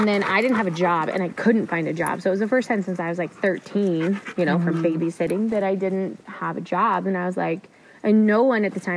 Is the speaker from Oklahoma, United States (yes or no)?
no; Montana, United States; moved away as an adult; also born or lived in Sandpoint, Idaho; From Montana, yeah. And then moved to Sandpoint and was there for 2.5 years.